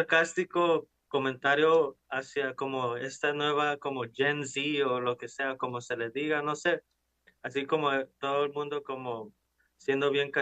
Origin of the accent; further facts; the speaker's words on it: Long Beach, California, United States; si fuera como si todavía viviría en Long Beach, de donde soy yo, de Long Beach